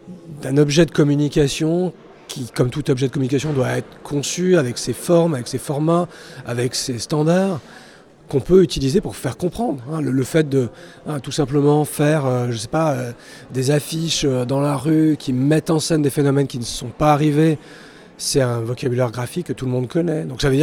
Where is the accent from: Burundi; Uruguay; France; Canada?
France; Évidemment, moi je suis français aussi, je suis franco-suisse